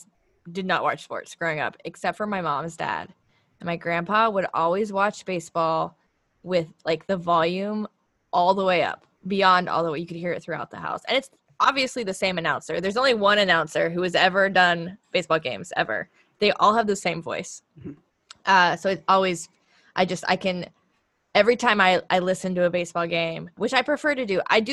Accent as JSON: {"language": "English", "town": "Durham", "region": "North Carolina", "country": "United States", "said": "because we're from the South. But I'm from Durham, so I grew up with Durham Bulls. My first job ever was at the ballpark."}